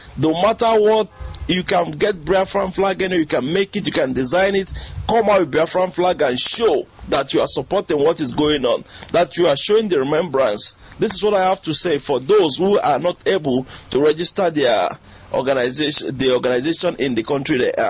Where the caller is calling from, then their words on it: Bangkok, Thailand; I'm calling from Bangkok, Thailand.